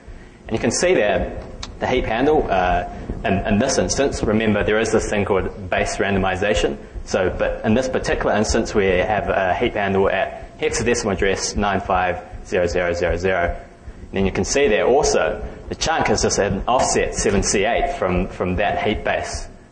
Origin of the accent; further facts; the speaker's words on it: New Zealand; I'm a student from New Zealand.